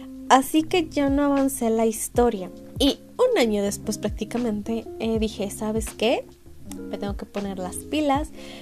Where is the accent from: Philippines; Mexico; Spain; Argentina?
Mexico; En México sí está disponible, yo soy de México así que me metí